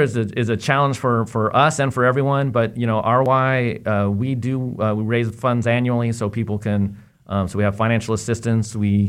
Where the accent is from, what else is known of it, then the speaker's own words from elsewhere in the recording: California, United States; also born or lived in Washington, United States; That's a hard question, but I grew up in California, but I went to school in Washington and moved back to Washington after kind of a little bit of traveling around.